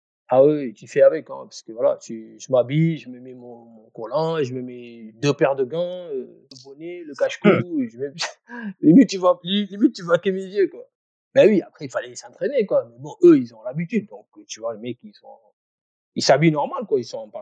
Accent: Senegal; born there; Parce que je suis sénégalais, je suis né au Sénégal.

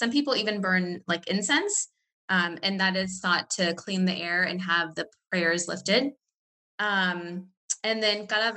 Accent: Sacramento, California, United States; I was born and raised in Sacramento. I know it sounds boring, but I really love it here. More specifically, we are in Elk Grove.

